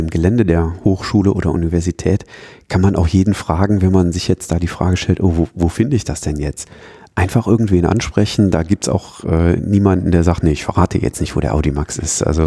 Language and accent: German; North Rhine-Westphalia, Germany; ich komme ja jetzt aus der Aachener Gegend